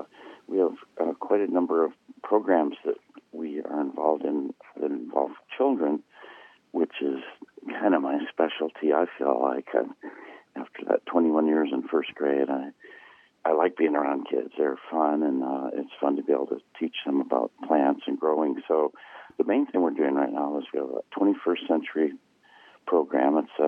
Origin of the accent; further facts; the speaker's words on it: Davenport, Iowa, United States; now in Alaska, United States; It wasn't a farm situation, but we were definitely rural in Davenport, Iowa